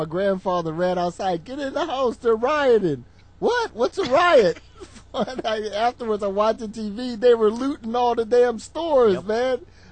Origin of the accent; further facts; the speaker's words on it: Baltimore, Maryland, United States; guaranteed the game because I'm from Baltimore, Johnny U.